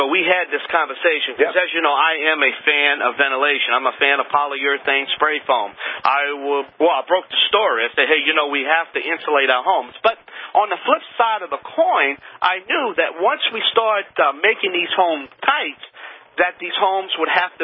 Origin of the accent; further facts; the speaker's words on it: New Orleans, Louisiana, United States; The old Cajun contractor is on a field trip, that's right, in my hometown, the Big Easy, New Orleans, Louisiana.